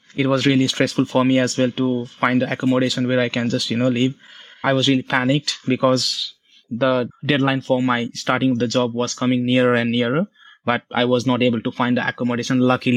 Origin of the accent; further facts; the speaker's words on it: Nepal; English is a second language; moved away as an adult; now in Australia; I'm from Nepal. I am 27 years old and, yeah, I came to Australia 4 years ago. I was living in Melbourne for almost 3 years.